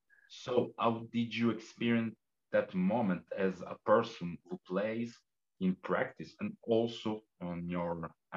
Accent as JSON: {"language": "English", "town": "Turin", "region": "Piedmont", "country": "Italy", "second_language": "English", "said": "I come from Torino, and Torino is also a working class reality, not this big town, but not that little. And it's surrounded by forests and woods and stuff."}